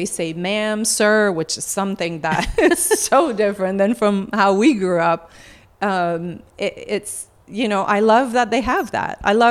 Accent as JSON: {"language": "English", "country": "Canada", "said": "I think that French Canadian, period, are very strong-minded, opinionated."}